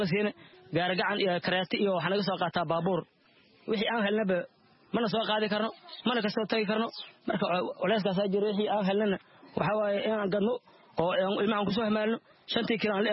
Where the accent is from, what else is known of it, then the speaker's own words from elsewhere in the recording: Saakow, Middle Juba, Somalia; oon ku noolahay alxamdulilaahi dhagaxley dadkii cusub oo gadaalka imaadaan ahay waxaan ka soo barakacay degmada Saakow xasoon iyo shan bilood meel aan deganahay